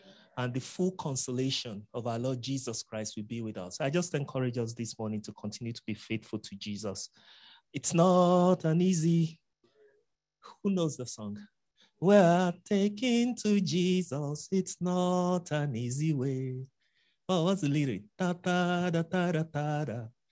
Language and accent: English; Kwara, Nigeria; I'm from Kwara State in Nigeria. It's somewhat savanna. It's not really north for those of you who call us north. We're not north. We're Yorubas.